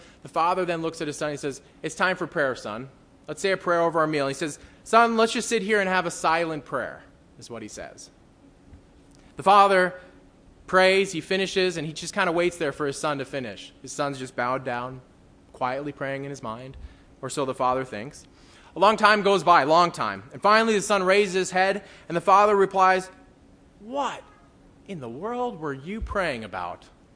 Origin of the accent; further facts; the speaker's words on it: North Dakota, United States; I come from North Dakota. People love entertainment, and there's just not a lot to do there.